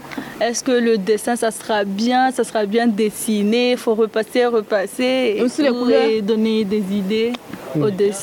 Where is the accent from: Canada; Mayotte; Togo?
Mayotte; now in France; Je viens de Mayotte, mais là, je suis en France actuellement. J'ai 19 ans